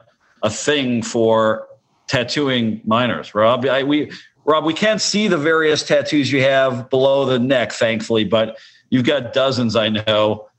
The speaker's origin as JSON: {"language": "English", "country": "Canada", "said": "I'm from Canada"}